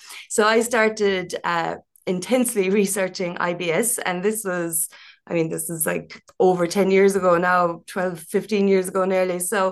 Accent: Castleisland, County Kerry, Ireland; I'm from Castle Island in County Kerry

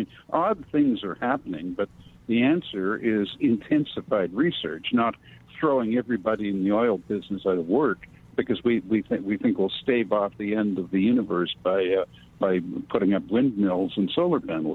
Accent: Canada; I'm afraid that as a Canadian, I must take some responsibility for Governor Granholm.

